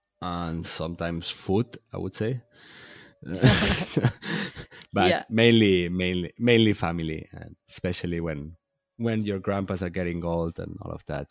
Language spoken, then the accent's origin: English; Catalonia, Spain; first language Catalan; English is a second language; producing the same format in Catalan, in my mother tongue